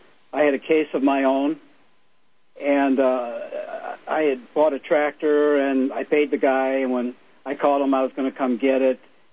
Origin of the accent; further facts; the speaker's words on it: Chicago, Illinois, United States; I'm with you, and I am from that area. I'm from Chicago, Illinois area.